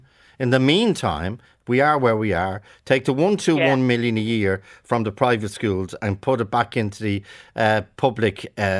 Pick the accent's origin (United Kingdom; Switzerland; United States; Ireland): Ireland; Ballyfermot, Leinster; I come from Ballyfermot.